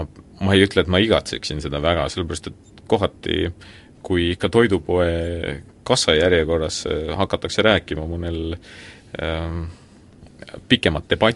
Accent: Finland; Soomes oli suisa üks lemmikkoht, üks 50 kilometri kaugusel meie kodulinnast

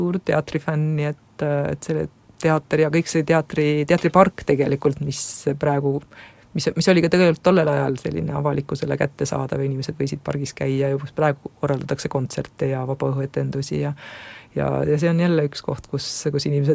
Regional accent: Rakvere, Lääne-Viru County, Estonia; mina olen kogu oma selle lapsepõlve, kuni ma Tartusse ülikooli tulin, Rakveres veetnud ja läksin kooli Rakvere esimesse keskkooli ja lõpetasin siis selle sama esimese keskkooli ka seal Rakveres, nii et väga, väga paikne inimene

